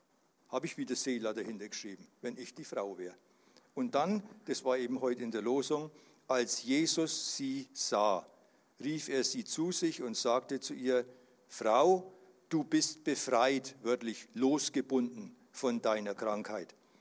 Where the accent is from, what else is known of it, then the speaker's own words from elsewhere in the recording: Geroldsgrün, Bavaria, Germany; Gut, ich komme aus Geroldsgrün im Frankenwald, im frommen Frankenwald.